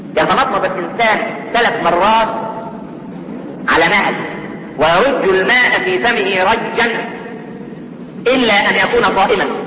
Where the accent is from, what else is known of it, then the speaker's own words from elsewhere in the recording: Egypt; احنا كمصريين